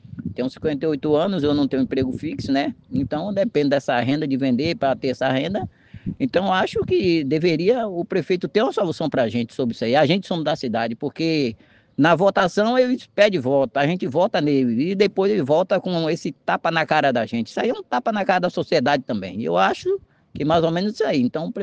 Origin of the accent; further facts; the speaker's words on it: Itapetinga, Bahia, Brazil; Por sinal, a gente que somos daqui de Itapetinga, né?